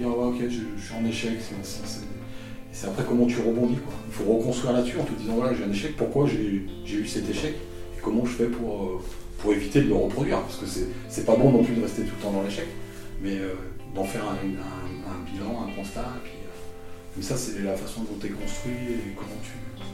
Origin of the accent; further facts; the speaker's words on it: Lyon, Auvergne-Rhône-Alpes, France; j'étais à Lyon, je suis lyonnais.